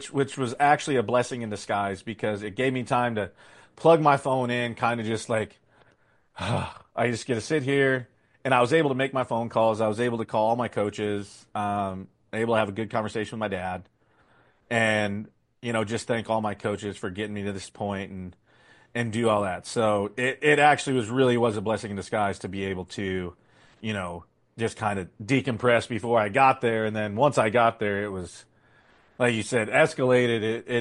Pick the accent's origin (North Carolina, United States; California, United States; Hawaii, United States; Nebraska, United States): Nebraska, United States; Mo thought I was from Alaska, not Nebraska.